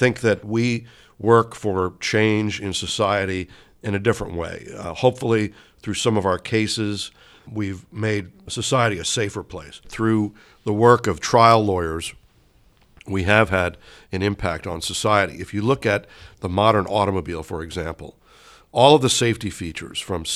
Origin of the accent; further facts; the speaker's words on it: New York City, New York, United States; also born or lived in Midwest; And I was brought up in New York City. I was educated in the Midwest